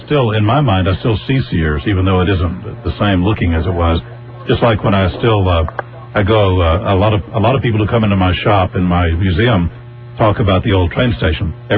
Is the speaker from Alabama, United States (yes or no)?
yes; Tuscaloosa, Alabama, United States; now in Birmingham, United States; No, actually, I'm from Tuscaloosa, so I'm not a Yankee. I'm from further south than Green Pond.